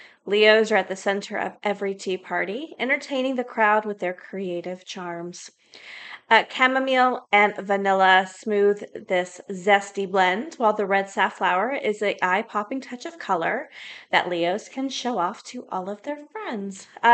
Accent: the South, United States; because I grew up in the South and we drink black tea.

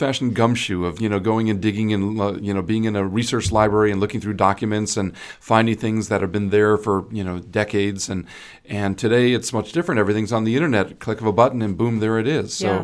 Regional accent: East Coast, United States; Yeah, exactly. I was pretty surprised. Growing up on the East Coast, I had never seen that before.

